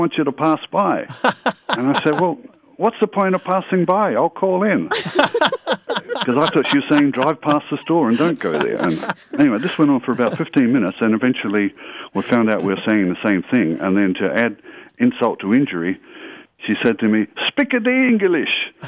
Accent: Australia; I grew up in Australia

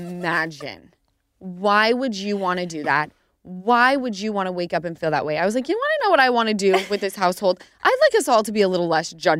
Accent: Utah, United States; And my area that we grew up in Utah, for some reason, everyone's houses were 5 minutes away.

